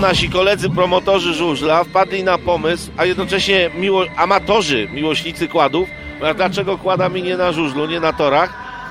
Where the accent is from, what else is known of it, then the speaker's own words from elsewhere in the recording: Kraków, Lesser Poland, Poland; mimo że jestem z Krakowa